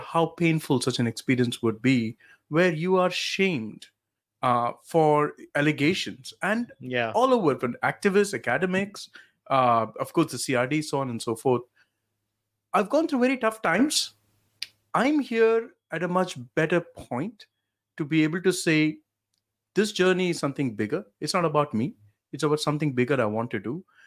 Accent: India; I grew up in India, and obviously my ancestors' parents are practice Hinduism. I am irreligious.

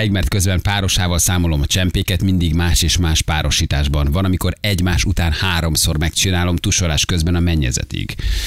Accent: Szeged, Csongrád-Csanád, Hungary; szegedi vagyok.

